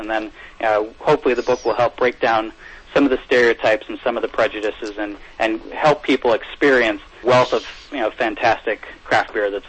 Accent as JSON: {"language": "English", "region": "Midwest", "country": "United States", "tie": "born or raised there", "said": "But I personally, I grew up in the Midwest, and I'm, you know, there's a long history there of lager beer"}